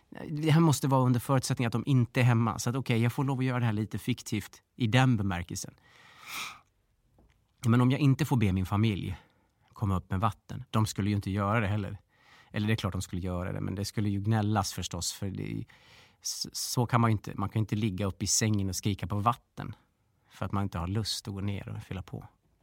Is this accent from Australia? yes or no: yes; Australia; now in Sweden; Jag kommer inte från Sverige från början, utan jag kommer från Australien.